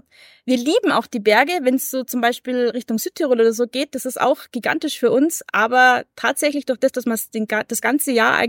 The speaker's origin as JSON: {"language": "German", "region": "Southern Germany", "country": "Germany", "said": "wir sind ja ganz aus dem Süden."}